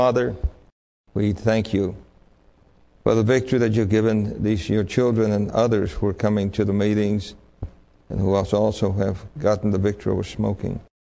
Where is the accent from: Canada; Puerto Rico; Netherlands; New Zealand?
Puerto Rico; Santurce; he said, so where are you originally from? I said, Puerto Rico. He said, what part of Puerto Rico? I said, Santurce. He said, what part of Santurce? I said, El Fanguito. He said, no. You didn't come from there, did you? I said, yeah, that's where I was born.